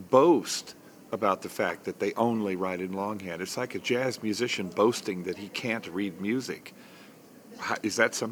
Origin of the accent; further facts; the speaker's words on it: Midwest, United States; It was like I'd never seen the sky before, even though I grew up in the Midwest.